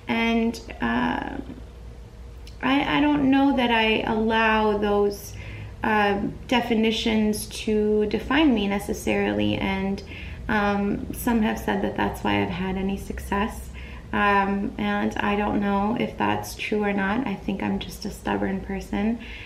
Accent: Flint, Michigan, United States; also born or lived in Saudi Arabia; And I grew up in Flint, Michigan, and that I am an Arab American. My family emigrated to the United States in 1971.

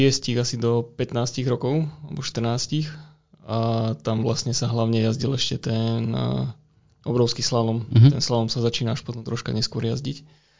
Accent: Banská Bystrica, Banská Bystrica Region, Slovakia; Nie, ja som priamo Bystričan

